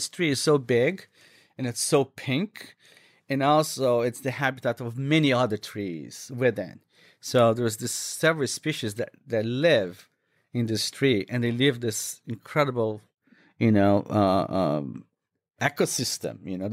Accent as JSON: {"language": "English", "region": "Minas Gerais", "country": "Brazil", "said": "it's typical from my home state. I come from Minas Gerais, which is a state southwest of Rio. It's in the mountains."}